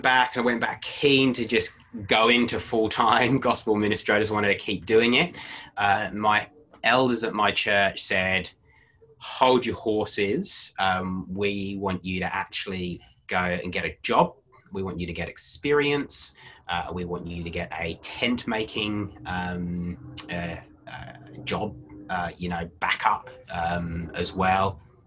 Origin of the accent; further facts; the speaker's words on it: England, United Kingdom; oh, I do that because I'm English, or I do that because my church culture does that.